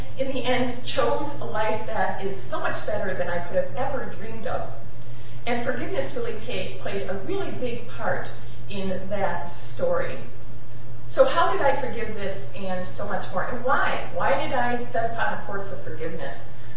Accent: Wauwatosa, Wisconsin, United States; I grew up in Wauwatosa, the second of five children, the oldest girl.

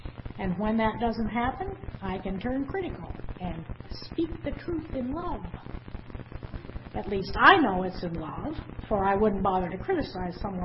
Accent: Midwest, United States; and for me growing up in Unitarian churches throughout the Midwest.

